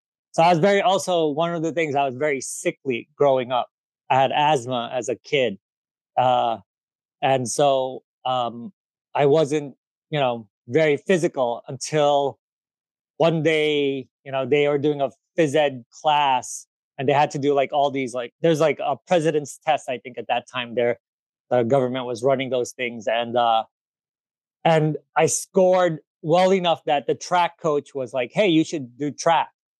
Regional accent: Manhattan, New York, United States; when we were growing up in Manhattan, like, we had a one bedroom apartment for five people, right?

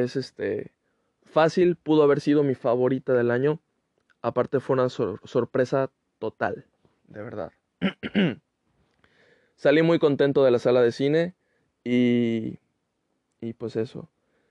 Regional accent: Mexico; y que aparte como mexicano te puedes relacionar

